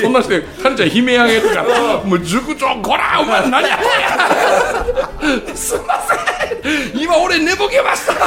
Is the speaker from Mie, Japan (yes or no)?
yes; Mie, Japan; 僕の実家のその三重県の山奥の村へ